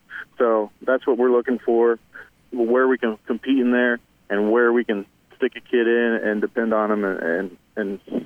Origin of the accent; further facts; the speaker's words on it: El Dorado Springs, Missouri, United States; I grew up in El Dorado Springs, Missouri, and I played high school ball there.